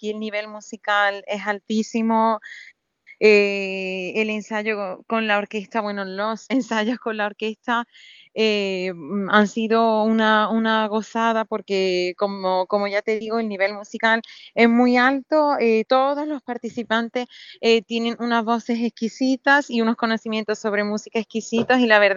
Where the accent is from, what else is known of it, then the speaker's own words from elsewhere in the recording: Spain; no solo por representar mi tierra, que es un orgullo, yo estoy orgullosa bueno, de ser española y de mi país